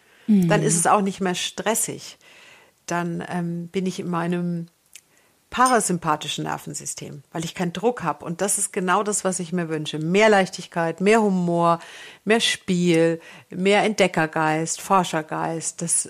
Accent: Bavaria, Germany; ich komme ja aus Franken.

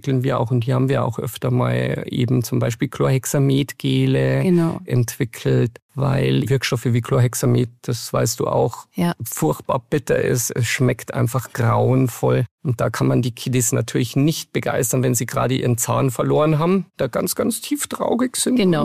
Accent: Bavaria, Germany; als Bayer

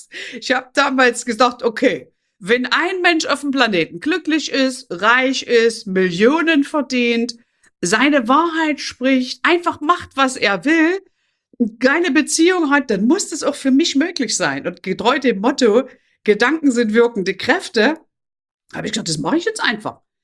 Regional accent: Saxony, Germany; ich komme aus Sachsen, da redet man so

